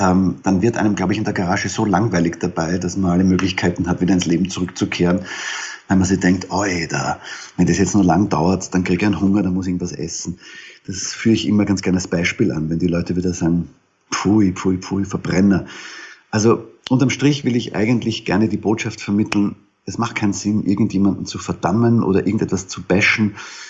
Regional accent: Austria; wie man bei uns in Österreich sagt

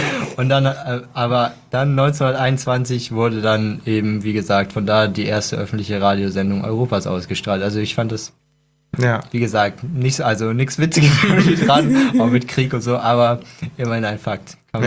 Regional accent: Cologne, North Rhine-Westphalia, Germany; ich komme aus Köln, da gibt es ja den Dom.

